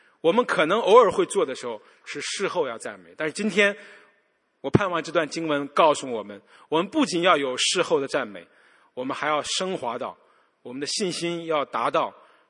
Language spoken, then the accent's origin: Chinese; China; 我们中国人很少愿意去分享，敞开心分享